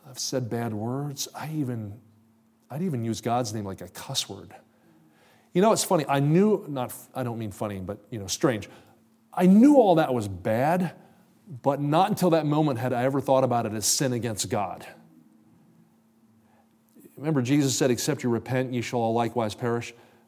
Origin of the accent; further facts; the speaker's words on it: New Jersey, United States; I grew up in New Jersey, about 20 minutes across the river from Philadelphia.